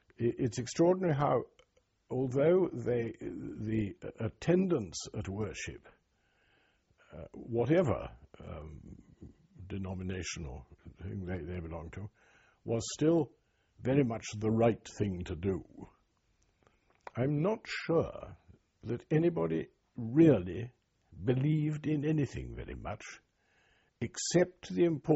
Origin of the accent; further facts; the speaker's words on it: Darlington, North East England, United Kingdom; born there; I was born in Darlington, County Durham.